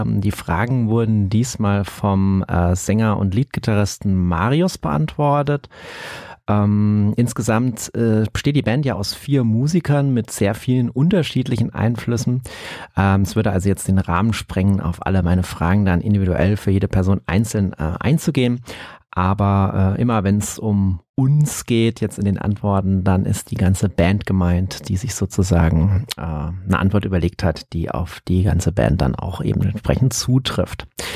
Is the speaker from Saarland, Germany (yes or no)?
yes; Saarbrücken, Saarland, Germany; born there; aus Saarbrücken. Ihr habt richtig gehört, wie einige vielleicht wissen, meiner Geburtsstadt.